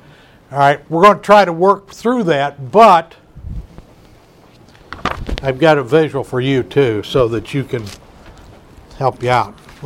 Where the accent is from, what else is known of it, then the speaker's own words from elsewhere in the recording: Louisville, Kentucky, United States; I'm from Louisville, Kentucky.